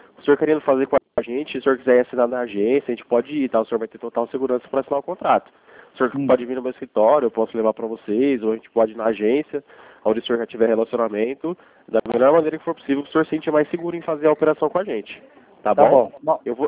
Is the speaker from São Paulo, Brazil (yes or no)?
yes; Ribeirão Preto, São Paulo, Brazil; Sou de Ribeirão.